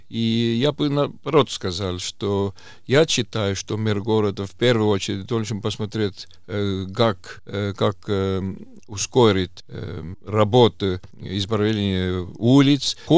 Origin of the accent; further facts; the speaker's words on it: Tartu, Tartu County, Estonia; И если я смотрю на Тарту, откуда я родом, Тарту 3800.